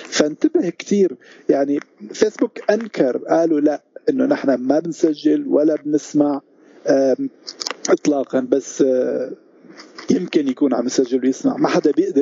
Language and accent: Arabic; Syria; نحن كسوريين عايشين جزء كبير من حياتنا يعني ضمن فضاء الإنترنت